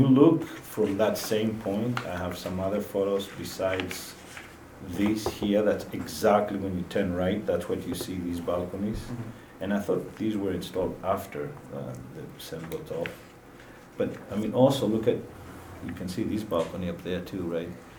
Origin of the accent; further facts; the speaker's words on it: Greece; now in United States; I grew up in Greece, and this is where we live at nighttime.